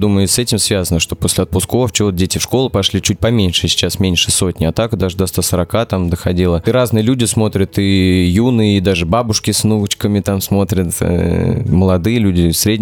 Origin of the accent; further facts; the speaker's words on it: Moscow, Russia; born there; у меня вот, где я родился, в Кунце, в Москве